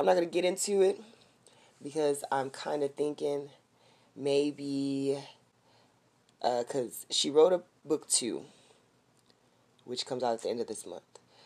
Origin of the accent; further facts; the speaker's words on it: Corpus Christi, Texas, United States; because I don't know anybody else from Corpus Christi, because she's from my hometown